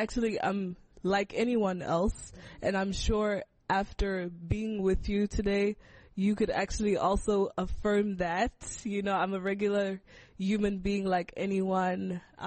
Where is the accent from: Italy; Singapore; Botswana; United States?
Botswana; also born or lived in Harare, Zimbabwe; Okay, so I was born in Harare, and my mom went to deliver me there and took me back to Botswana when I was like 6 weeks old, and that's where I did my primary schooling and also my secondary schooling.